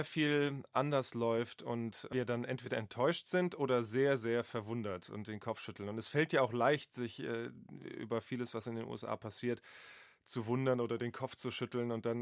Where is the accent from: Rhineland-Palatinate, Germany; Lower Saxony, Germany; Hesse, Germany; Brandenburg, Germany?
Hesse, Germany; Wiesbaden; ich habe in Wiesbaden bin ich aufgewachsen im Schatten eines amerikanischen Soldatenhousings und habe da schon ganz früh Berührungspunkte gehabt. Das war 2 Straßen weiter von meinem Elternhaus